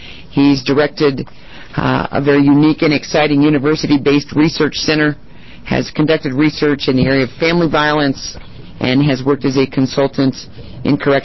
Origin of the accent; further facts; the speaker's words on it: Gateway, United States; in my hometown in Gateway, we think they stand for post hole diggers